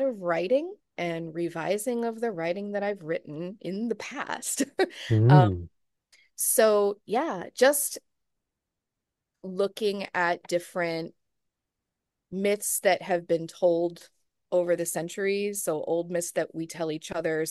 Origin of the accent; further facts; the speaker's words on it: St. Louis, Missouri, United States; now in New Orleans, United States; So I was a transplant from St. Louis, Missouri, which is another one that has kind of like this necropolis-y energy to it.